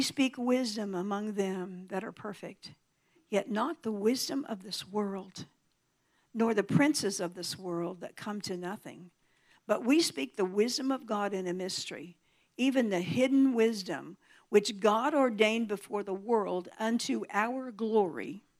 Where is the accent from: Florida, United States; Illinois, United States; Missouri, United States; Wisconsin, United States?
Missouri, United States; Now, I'm from the Show Me State, right?